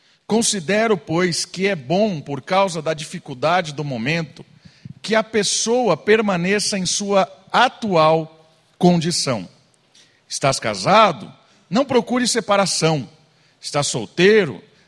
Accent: Atibaia, São Paulo, Brazil; Eu cresci em Atibaia. Eu nasci naquela casa onde meu pai mora até hoje. Bairro Terceiro Centenário, 1083. Jardim Terceiro Centenário. Nasci lá, cresci lá.

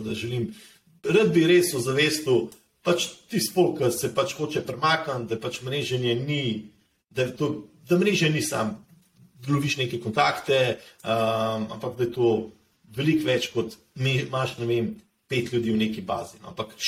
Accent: Škofja Loka, Upper Carniola, Slovenia; jaz sem se rodil v Škofji Loki.

